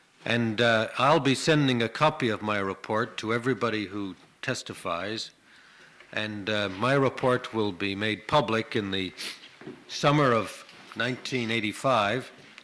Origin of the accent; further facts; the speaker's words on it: Canada; I think most of you know that I'm from Canada.